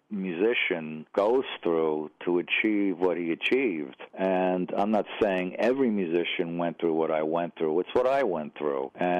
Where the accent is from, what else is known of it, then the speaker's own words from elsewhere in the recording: Brooklyn, New York, United States; But I really discuss my time growing up in Brooklyn